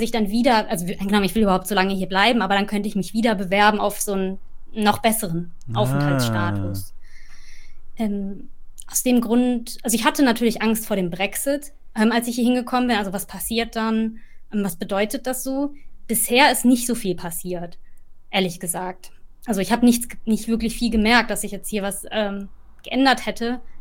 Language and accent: German; North Rhine-Westphalia, Germany; now in Berlin, Germany; Ich komme aber auch aus dem Ruhrgebiet.